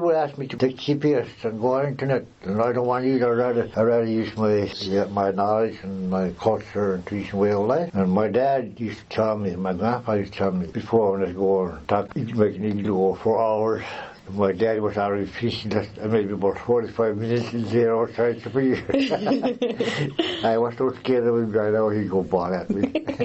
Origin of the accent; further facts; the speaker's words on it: Voisey Bay, Newfoundland and Labrador, Canada; born there; I was born outside of Voisey Bay. I was born there with my twin brother, Buddy. I was not born in Maine.